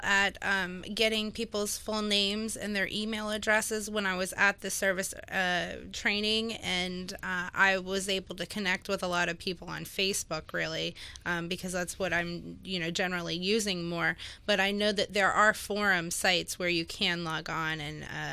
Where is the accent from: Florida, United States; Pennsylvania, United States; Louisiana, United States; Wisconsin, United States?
Florida, United States; I'm from Palm Beach County. So homelessness in Palm Beach County is a passion of mine